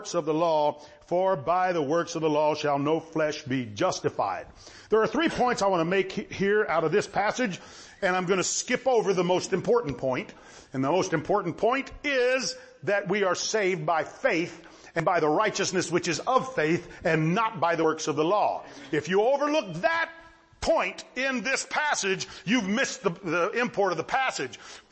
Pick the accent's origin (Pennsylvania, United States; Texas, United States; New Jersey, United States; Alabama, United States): Texas, United States; also born or lived in Mexico; I grew up in Texas, and I was taught the Texas Revolution by the standard, textbooks about the revolution, and I just accepted it for fact. And then I was in Mexico for many years